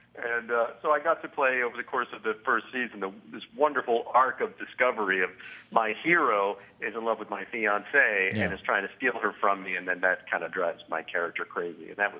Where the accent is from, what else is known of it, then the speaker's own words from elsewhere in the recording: New Jersey, United States; also born or lived in Mount Kisco; Actually, I was born in Mount Kisco, New York, but I really grew up in New Jersey, over the river.